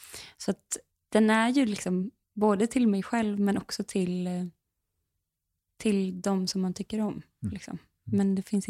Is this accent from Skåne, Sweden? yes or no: no; Dalarna County, Sweden; moved away; Ja, men jag kommer ju från Dalarna. Och jag brukar väl beskriva det som att... Alltså jag har inte bott hemma i Dalarna på 10 år typ. Men det är som att mina rötter sitter fast där.